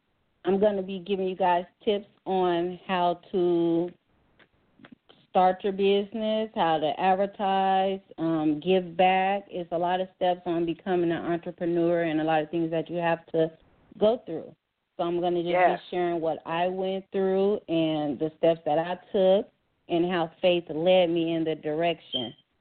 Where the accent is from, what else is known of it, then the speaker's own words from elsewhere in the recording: Las Vegas, Nevada, United States; I'm from Las Vegas.